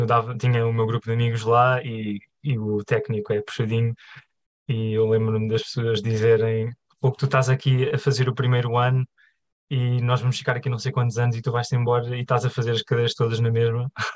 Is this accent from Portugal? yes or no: yes; Cascais, Lisbon, Portugal; eu cresci no Monte Estoril, em Cascais, e fiz sempre a maior parte da escola lá. Depois fiz a universidade em Lisboa, uma parte no técnico e depois na nova.